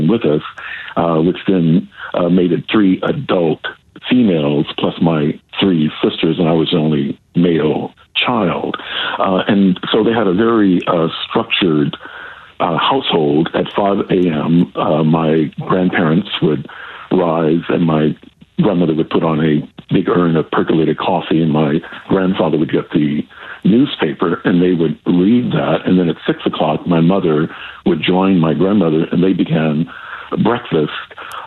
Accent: Southern US, United States; I grew up in the American South in a three-generation household

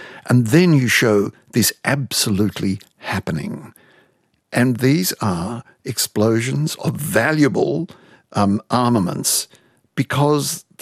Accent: Australia; I mean, I have never seen a contingent of children dressed up in military uniforms in Australia marching through the streets.

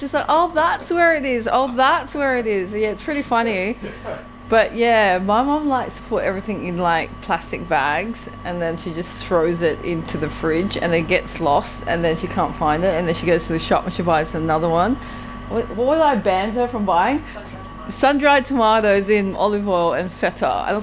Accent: Australia; I grew up in Australia

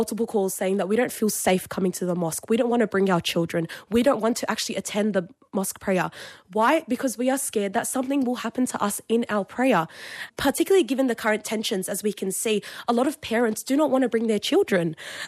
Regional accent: Australia; Australians that no matter what we do and no matter how much we contribute, we will still be seen as less Australian.

